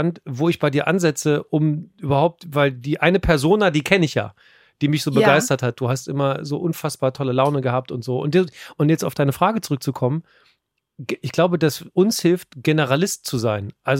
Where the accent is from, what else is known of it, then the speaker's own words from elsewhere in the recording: Lower Saxony, Germany; ich komme gar nicht aus der Ecke, ich bin ja in Niedersachse tatsächlich. Ich habe hier nur studiert, also ich bin nach Mannheim gezogen, um BWL zu machen.